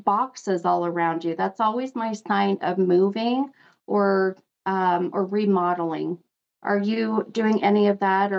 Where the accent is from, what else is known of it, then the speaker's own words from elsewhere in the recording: Salt Lake City, Utah, United States; And this is in my hometown. So it's … in Salt Lake.